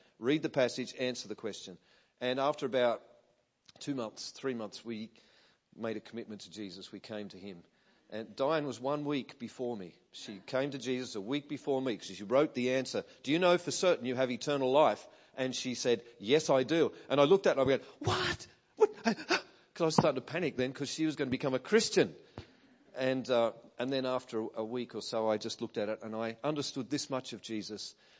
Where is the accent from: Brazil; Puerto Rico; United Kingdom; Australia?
Australia; now in United States; I'm Australian. You might have picked that up already. And we've been here a year and a half.